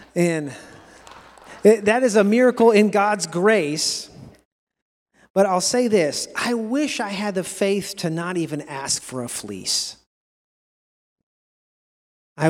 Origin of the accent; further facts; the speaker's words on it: Alaska, United States; I know before I moved back to Alaska, I grew up in Southeast Alaska.